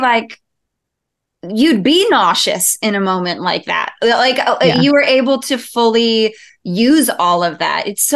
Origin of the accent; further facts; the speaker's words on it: Long Island, New York, United States; No, New York. I grew up on Long Island.